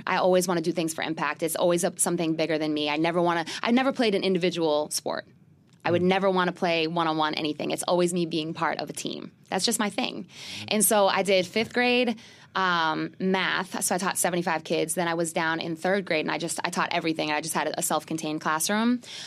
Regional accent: Boston, Massachusetts, United States; And, you know, I'm from Boston.

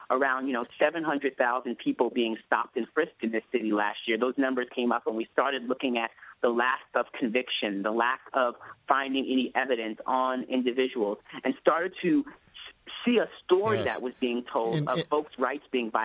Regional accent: New York, United States; I grew up on Eastern Long Island and always dreamed of moving to New York City

